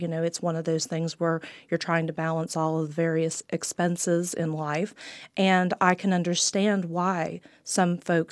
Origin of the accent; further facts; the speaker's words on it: Charleston, West Virginia, United States; born there; I was born here in Charleston, and I live in Danville, West Virginia, in Boone County.